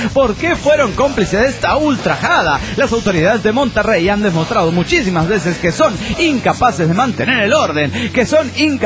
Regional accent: San Luis, Argentina; de San Luis, Argentina.

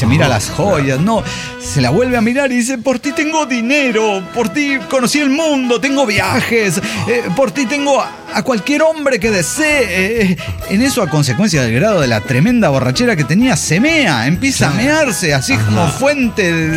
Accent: Tarija, Bolivia; Soy el rosonero de Guadalquivir, de Tarija, Bolivia.

